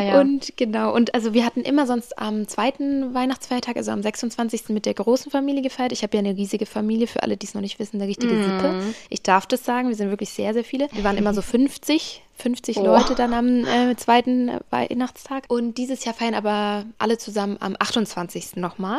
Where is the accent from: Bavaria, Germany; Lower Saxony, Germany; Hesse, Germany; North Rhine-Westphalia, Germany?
Bavaria, Germany; Nuremberg; wir feiern dann als Nürnberger zusammen, also mit meinen Eltern.